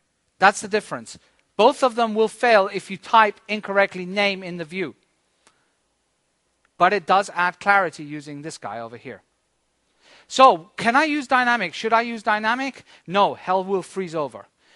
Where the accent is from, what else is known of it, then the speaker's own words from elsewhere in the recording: Spain; No, I'm from Spain, so you can pick on me.